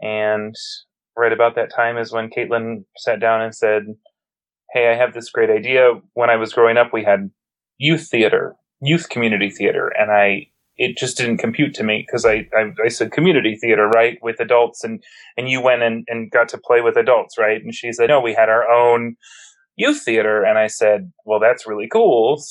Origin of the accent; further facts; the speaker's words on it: Ohio, United States; So I am from Northeast Ohio, the farthest south part of Northeast Ohio that you can get and still call it Northeast.